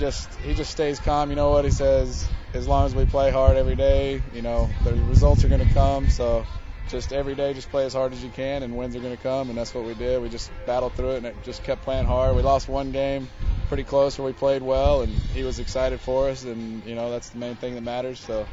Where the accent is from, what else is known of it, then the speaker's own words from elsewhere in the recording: Prattville, Alabama, United States; Like, I grew up in Prattville. You grew up with the same guys since you're, you know, four.